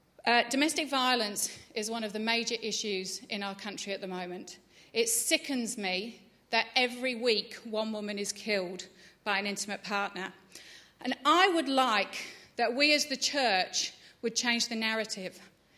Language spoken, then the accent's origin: English; Layer de la Haye, East of England, United Kingdom; I was brought up in England. Do anyone guess that one? I grew up in this beautiful, quintessential English village with a very French name, because it was from the Norman Conquest back in 1066, called Laye de la Haye.